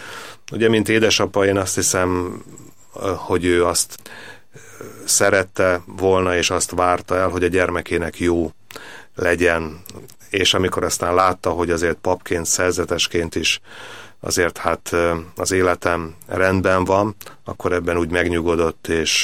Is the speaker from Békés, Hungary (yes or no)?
yes; Békés, Hungary; Én egy Békés megyei kis faluból származom, ahol hát mondjuk nem volt annyira vallásos a közeg